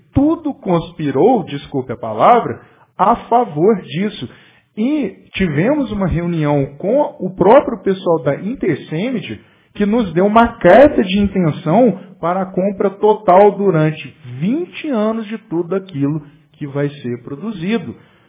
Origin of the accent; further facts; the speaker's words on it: Minas Gerais, Brazil; A gente é mineiro, a gente fica quietinho, mas a gente nunca para de trabalhar